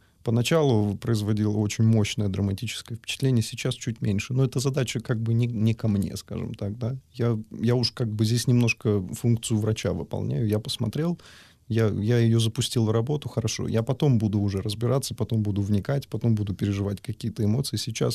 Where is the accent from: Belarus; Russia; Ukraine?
Ukraine; Odesa, Odesa Oblast; Я как одессит прекрасно понимаю, что Молдаванка — регион страшно бедный.